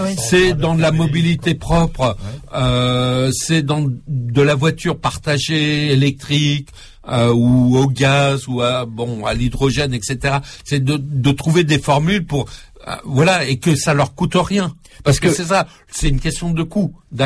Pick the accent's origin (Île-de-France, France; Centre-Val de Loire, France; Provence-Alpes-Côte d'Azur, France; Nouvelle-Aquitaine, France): Île-de-France, France; Paris; Alors moi, je suis parisien, j'ai pas ce problème, mais moi, j'ai une maison de campagne